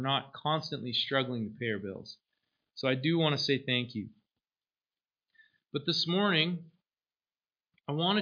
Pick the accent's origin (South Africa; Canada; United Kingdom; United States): Canada; Lord, as a Canadian, I am so thankful to live in this country. I'm thankful to live in Three Hills.